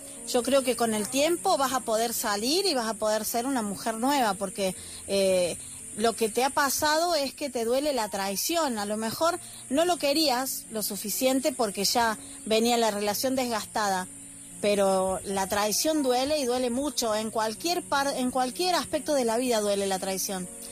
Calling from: Argentina; desde Argentina

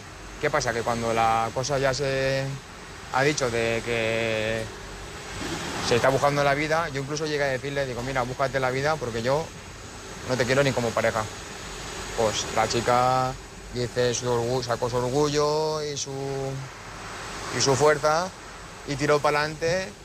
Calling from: Castellón, Valencian Community, Spain; soy de Castellón.

